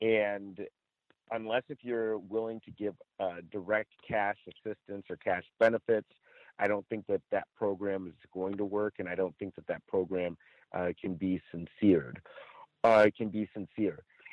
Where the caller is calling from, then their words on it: Chino, California, United States; I'm calling from Chino, California.